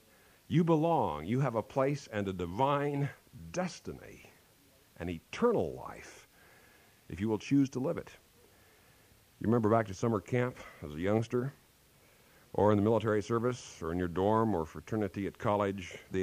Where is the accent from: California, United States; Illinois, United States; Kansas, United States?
Kansas, United States; I remember back in my home state of Kansas